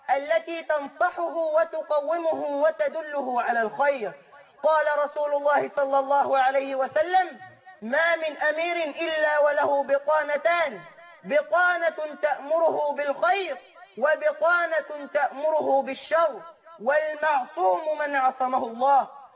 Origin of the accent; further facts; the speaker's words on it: Egypt; بلدنا مصر